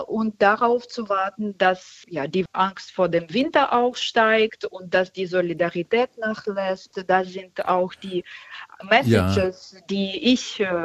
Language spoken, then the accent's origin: German; Ukraine; Ja, ich spreche natürlich als Ukrainerin, aber auch als ein rationaler Mensch.